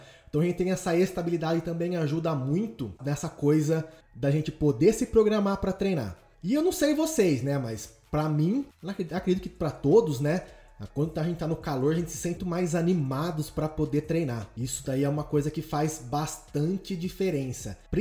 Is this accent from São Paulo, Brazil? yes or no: yes; Araraquara, São Paulo, Brazil; now in Poços de Caldas, Brazil; Porque eu venho da cidade de Araraquara e lá é um calor do inferno.